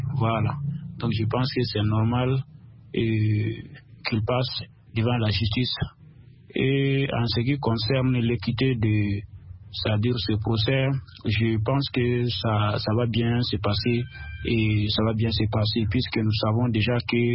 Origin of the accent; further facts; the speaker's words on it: Mali; comprenez ça, surtout chez nous, au Mali.